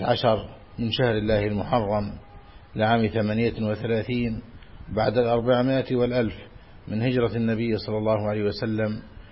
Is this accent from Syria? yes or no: no; Egypt; بلادنا مصر